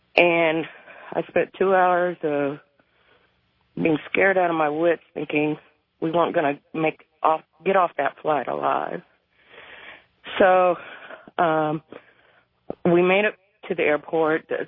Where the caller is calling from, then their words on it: Indianapolis, Indiana, United States; Indianapolis.